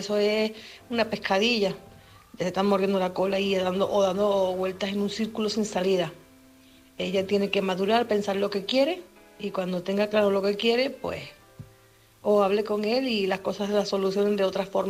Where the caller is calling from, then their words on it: Canary Islands, Spain; de Tenerife.